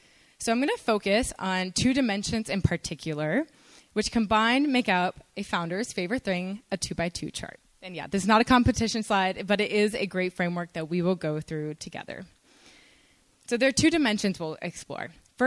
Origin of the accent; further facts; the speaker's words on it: Florida, United States; as a side note, I'm from Florida.